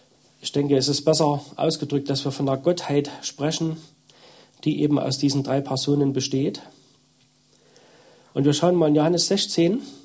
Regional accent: Zwickau, Saxony, Germany; 2 Jungs und 3 Mädchen. Wir kommen aus Zwickau. Arbeiten und dienen dort einer Gemeinde

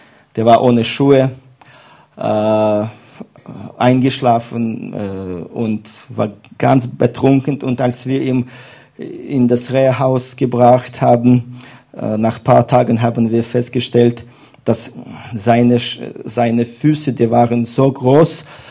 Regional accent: Belarus; German is a second language; Und bei uns in Weißrussland, das ist ein sehr großes Problem

